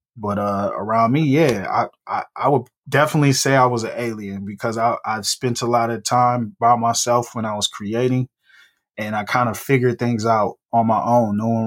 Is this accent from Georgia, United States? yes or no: no; Detroit, Michigan, United States; also born or lived in Ypsilanti; I grew up in Detroit. I grew up in Ypsy because my family's from Detroit.